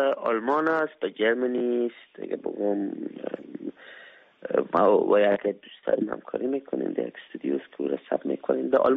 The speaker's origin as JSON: {"language": "Persian", "country": "Afghanistan"}